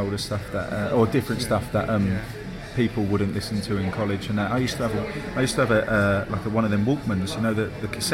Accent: Crawley, South East England, United Kingdom; I grew up in Costa del Crawley, which is it's in between Brighton. It's a lovely place.

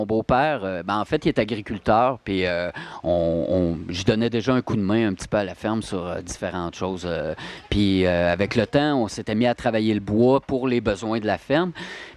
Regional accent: Quebec, Canada; born there; C'est en Mauricie, dans ma région natale.

